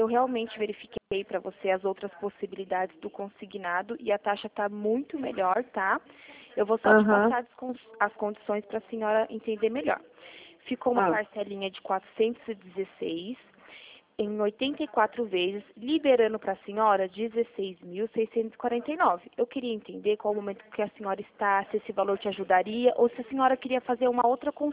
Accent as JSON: {"language": "Portuguese", "town": "Bragança Paulista", "region": "São Paulo", "country": "Brazil", "said": "sou de Bragança Paulista."}